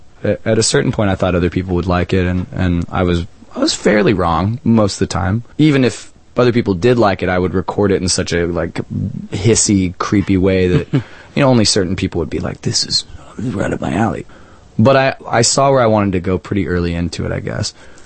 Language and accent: English; Austin, Texas, United States; Yeah, I grew up in Austin, Texas.